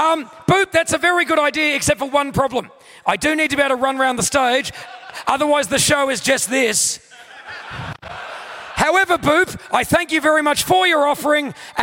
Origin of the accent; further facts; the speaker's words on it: Australia; accent: Australian; Normally at the end of the show, I reveal the fact I'm Australian and it's a bit of a surprise, but at the moment, I'm gonna need that Australian accent